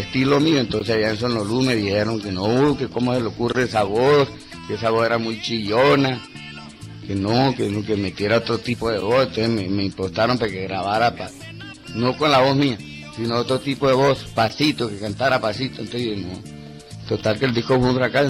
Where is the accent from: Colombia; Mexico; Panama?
Colombia; Magangué, Bolívar; Entonces vivíamos en Cincé y allá mi mamá me tuvo a mí y a los días nos trasladaron para Magangué y me fui para... Por eso es que yo digo que soy de Magangué, porque Magangué me crié, me hice, todo eso.